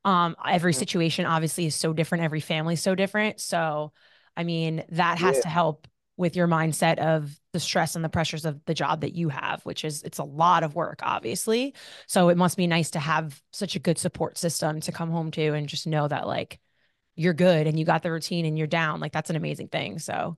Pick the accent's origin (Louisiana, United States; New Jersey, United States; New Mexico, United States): New Jersey, United States; I'm from Jersey. We don't mess around.